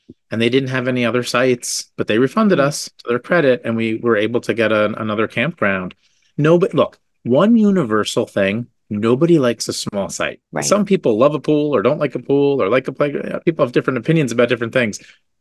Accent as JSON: {"language": "English", "region": "New Jersey", "country": "United States", "said": "And look, I'm from New Jersey."}